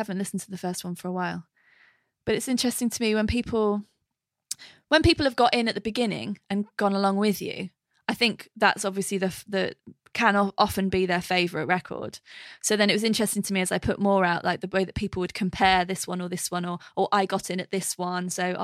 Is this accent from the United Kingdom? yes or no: yes; United Kingdom; as a British person who has tried really hard to learn a bit of a language